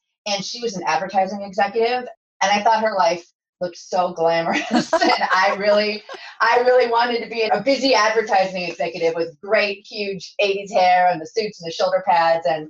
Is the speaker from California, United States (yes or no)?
yes; San Diego, California, United States; I'm from San Diego, California. That part I talk about a lot. I'm a proud Californian and Southern California, no less.